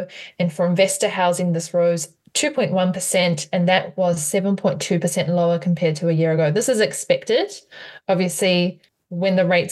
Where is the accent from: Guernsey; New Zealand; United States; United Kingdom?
New Zealand; we're both Kiwis, right? So we come from New Zealand.